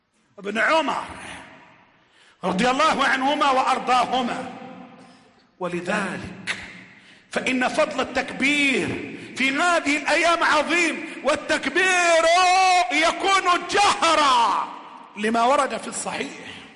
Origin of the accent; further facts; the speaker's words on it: Egypt; اللهم احفظ بلدنا مصر